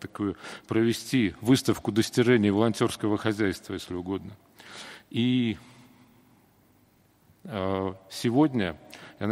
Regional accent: Saint Petersburg, Russia; Я из Санкт-Петербурга

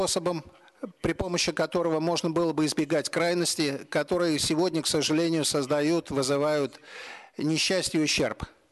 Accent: Cyprus; born or raised there

